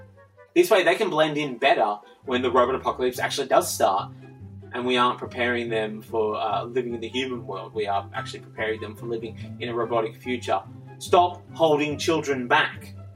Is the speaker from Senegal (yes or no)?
no; Australia; as an Australian